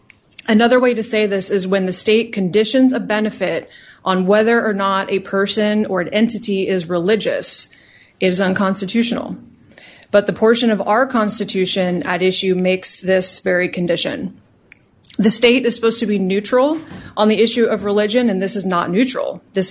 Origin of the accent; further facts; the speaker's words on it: Coeur d'Alene, Idaho, United States; I'm from Coeur d'Alene, and I'm an attorney for Pacific Justice Institute